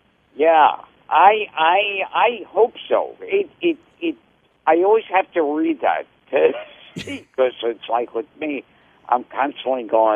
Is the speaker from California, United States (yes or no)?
no; Brooklyn, New York, United States; No. I moved out of there years ago, but I grew up in Brooklyn.